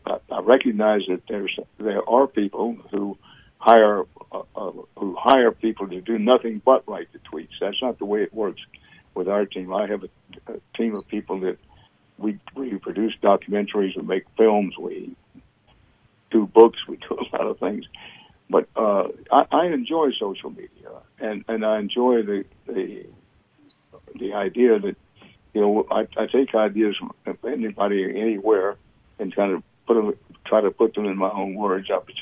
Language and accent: English; Texas, United States; Well, I grew up among institutionalized racism. I grew up in Texas. I was born in 1931.